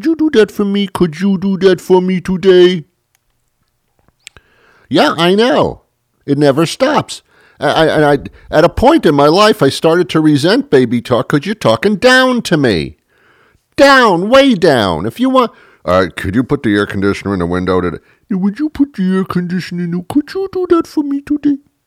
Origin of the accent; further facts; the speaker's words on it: New York City, New York, United States; now in Boston, United States; I'm in the Boston area. That's where I live. And I'm from New York City.